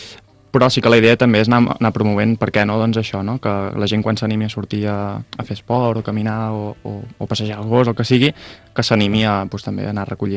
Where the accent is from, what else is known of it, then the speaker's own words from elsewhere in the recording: Vilafranca del Penedès, Catalonia, Spain; Sí, els tres som de Vilafranca.